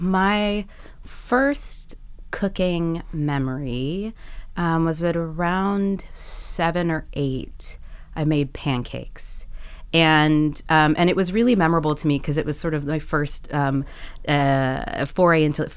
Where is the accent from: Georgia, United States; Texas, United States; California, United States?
Georgia, United States; Atlanta; I grew up, as you said, I grew up in Atlanta, Georgia. At the time I was growing up in Georgia, it was a very small Latino community there.